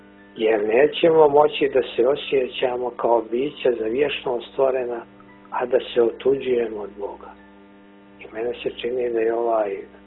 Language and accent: Serbian; Nikšić, Montenegro; ja živim u Nikšiću, normalno je da se osjećam i kao Nikšić, i u Crnoj Gori kao Crnogorac, i nacionalno kao Srbin, i kao Evropljanin